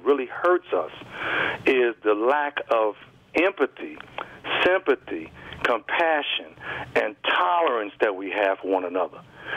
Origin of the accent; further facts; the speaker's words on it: Gary, Indiana, United States; the on the job training I even went through growing up in Gary.